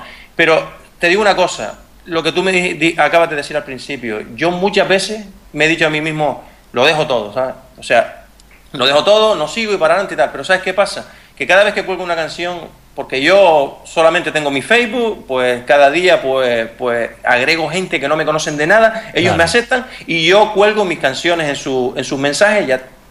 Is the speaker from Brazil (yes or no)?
no; Canary Islands, Spain; tengo algo de raíces cubanas, ¿no? De hecho, hay mucha gente que me ha escuchado y no saben si soy canario o soy latino, y bueno, soy una mezcla.